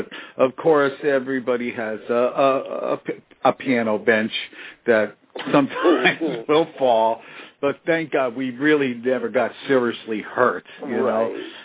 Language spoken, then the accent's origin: English; New Haven, Connecticut, United States; Growing up in the New Haven, we were multicultural.